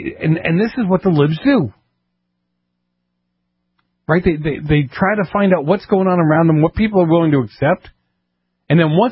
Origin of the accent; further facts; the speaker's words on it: Boston, Massachusetts, United States; I'm from Boston. It's the best I can do.